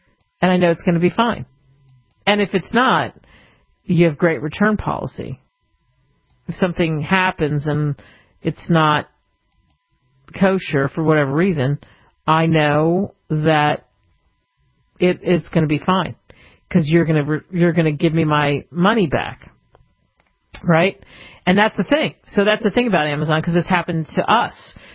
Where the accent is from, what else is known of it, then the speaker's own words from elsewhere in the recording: East Coast, United States; also born or lived in various; maybe it's probably partly growing up in the East Coast, I'm not sure, but I've lived all over the place.